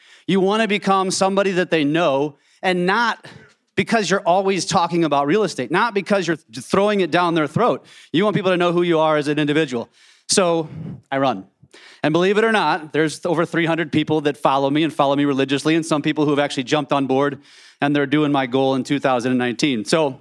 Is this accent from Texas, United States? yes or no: no; St. Louis, Missouri, United States; Most of you don't know who I am. I'm from the St. Louis market.